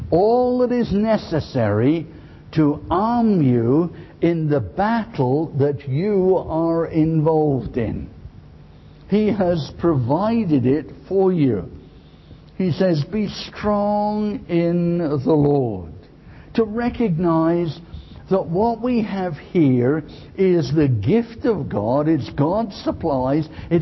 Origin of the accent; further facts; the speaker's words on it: United Kingdom; Of course, we're British, aren't we? So we mustn't do that sort of thing.